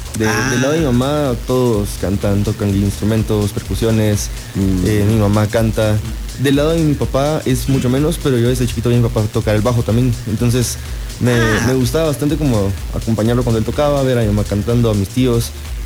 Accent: Guatemala; Siempre como guatemalteco, siempre como diciendo de dónde vengo

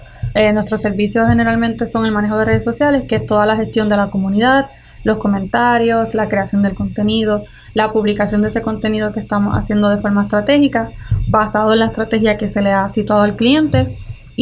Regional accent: Arecibo, Puerto Rico; y yo soy de Arecibo

